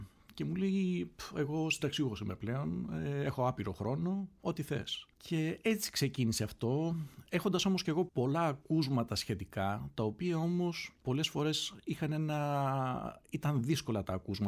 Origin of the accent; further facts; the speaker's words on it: Western Macedonia, Greece; Είμαι και εγώ από το Γράμμο, όπως και αυτός, από κάποια διπλανά χωριά.